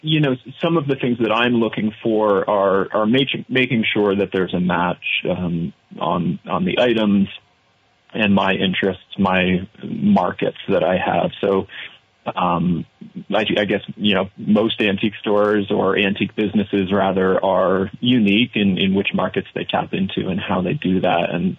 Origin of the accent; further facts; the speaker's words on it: Chester, United States; And you know, I say I grew up in Chester. It wasn't the only place that I grew up.